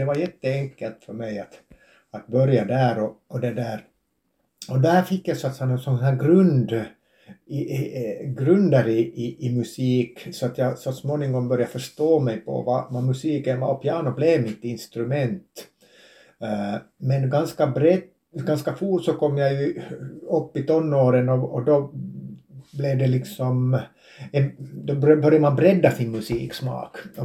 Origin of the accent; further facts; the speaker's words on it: Vaasa, Ostrobothnia, Finland; now in Bäcken, Finland; Jag är ju Vasabo i själ och hjärta, stadspojk. Men jag bor i Bäcken sedan 25 år tillbaks.